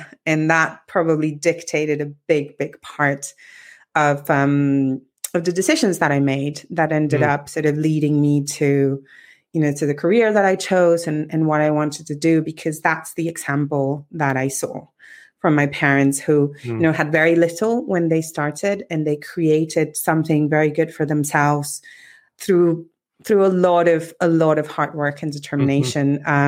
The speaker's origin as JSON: {"language": "English", "country": "Mexico", "tie": "born or raised there", "said": "my childhood, growing up in Mexico."}